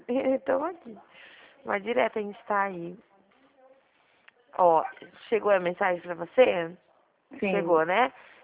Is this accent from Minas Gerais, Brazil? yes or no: no; Dracena, São Paulo, Brazil; Eu não sou do estado do Paraná, né? Sou de São Paulo. Dracena, interior.